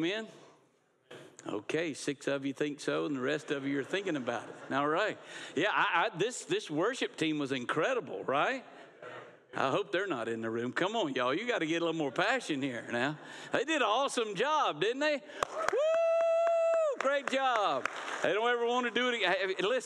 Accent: Niceville, Florida, United States; Becky and I grew up in Niceville

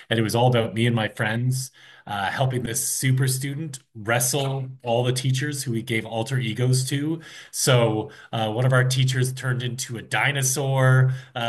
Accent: Toronto, Ontario, Canada; I'm from Canada. I grew up in Toronto

